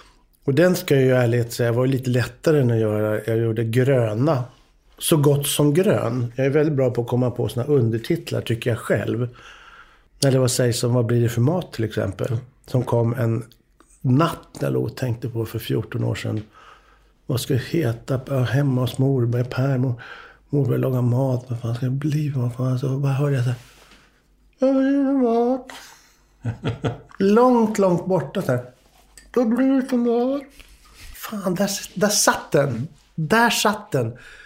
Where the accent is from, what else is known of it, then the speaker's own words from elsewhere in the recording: Stockholm, Stockholm County, Sweden; Vi är ju uppvuxna i Stockholm och tillbringade tiden på somrarna på Tullgården.